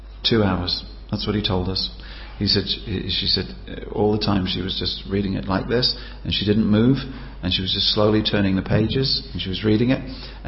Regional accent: England, United Kingdom; So, the point here is that, speaking as an Englishman, royalty is okay

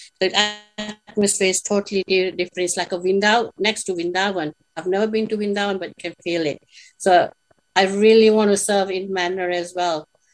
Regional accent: Leicester, East Midlands, United Kingdom; I serve in Leicester. I'm from Leicester though.

